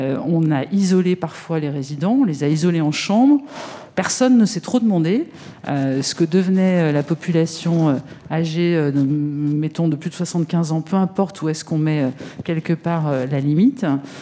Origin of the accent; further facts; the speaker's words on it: Grenoble, Auvergne-Rhône-Alpes, France; born there; je suis née à Grenoble. Je suis née dans le même hôpital que celui où exerce Olivier Véran.